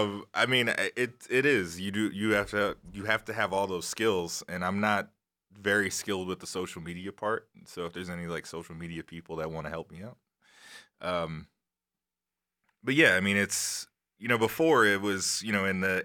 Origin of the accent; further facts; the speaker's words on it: Chicago, Illinois, United States; Oh, it plays a huge role. I mean, the fact that, you know, there is a Southside Chicago blues sound.